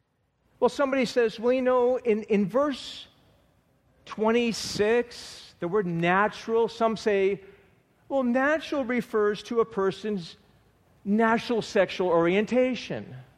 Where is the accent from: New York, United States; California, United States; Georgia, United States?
New York, United States; Buffalo; I grew up in Buffalo, New York.